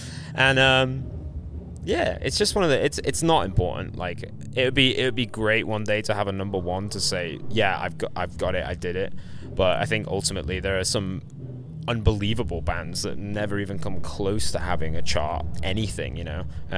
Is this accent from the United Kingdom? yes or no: yes; England, United Kingdom; Maybe the fact that we're English and we're silly.